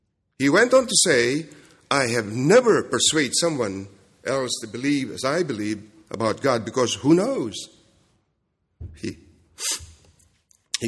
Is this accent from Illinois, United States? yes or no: no; Kentucky, United States; accent: Kentucky; my Kentucky accent is somewhat difficult for you to.